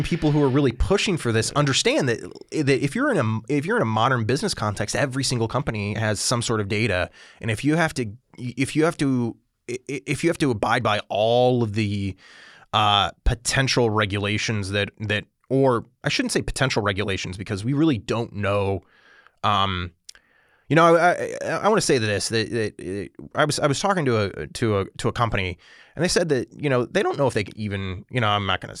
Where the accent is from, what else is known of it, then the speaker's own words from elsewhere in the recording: Illinois, United States; Illinois, you know, my home state, would probably do this.